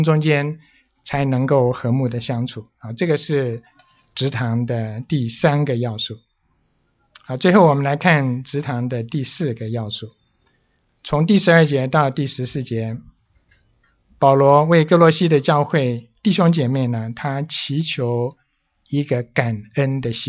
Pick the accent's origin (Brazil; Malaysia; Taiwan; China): China; now in United States; 我觉得可能比我们从中国搬到美国还要远